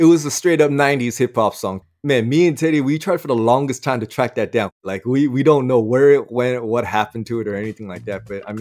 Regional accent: United States; This is crazy to me, you know, growing up in the States, and it was just so much diversity.

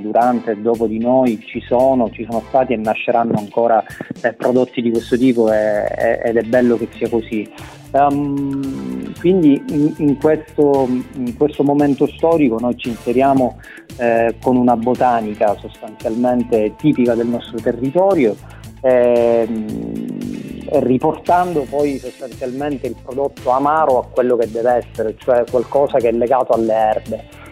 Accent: Sicily, Italy; In realtà è Nepeta, in siciliano dalle nostre parti detta Niepeta

